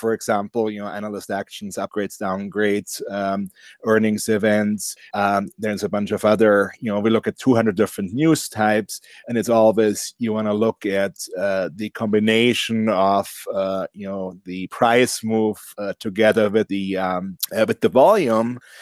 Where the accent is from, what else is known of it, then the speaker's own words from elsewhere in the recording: Bavaria, Germany; I'm originally from Bavaria. In Germany